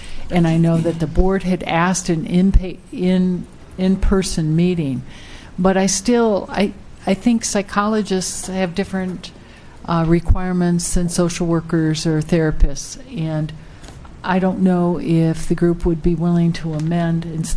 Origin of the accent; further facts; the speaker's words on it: Tucson, Arizona, United States; I'm also from Tucson